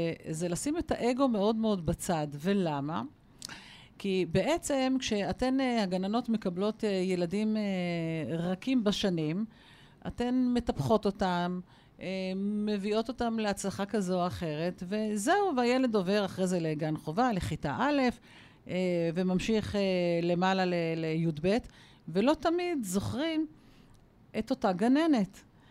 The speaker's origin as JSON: {"language": "Hebrew", "town": "Kiryat Shmona", "region": "Northern District", "country": "Israel", "tie": "born or raised there", "said": "הגן שלי כשהייתי ילדה קטנה בקריית שמונה"}